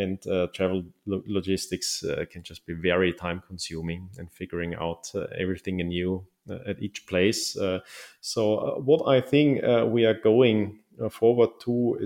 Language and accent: English; Austria; now in Switzerland; like France and Austria, my home country. I have left Austria since. I'm now, for the moment, resident in Switzerland.